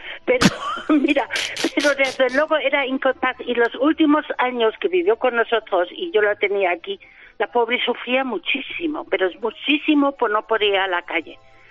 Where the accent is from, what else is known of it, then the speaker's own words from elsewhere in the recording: Germany; Spanish is a second language; nosotros los alemanes, como vivimos más bien de puertas para adentro, y no como los españoles que viven de puertas para afuera, ¿sabes?